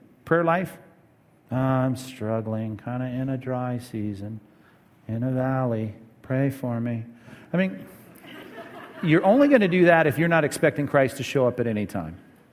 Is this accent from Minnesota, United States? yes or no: no; Long Beach, California, United States; I grew up in Long Beach in a little one-story little house, tract home.